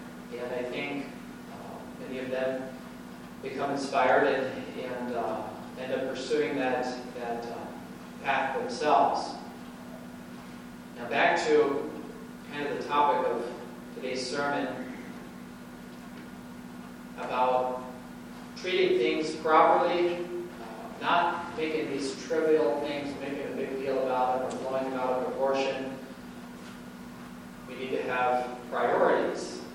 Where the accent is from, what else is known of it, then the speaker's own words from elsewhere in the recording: Omaha, Nebraska, United States; I went to school at Omaha, I grew up in Omaha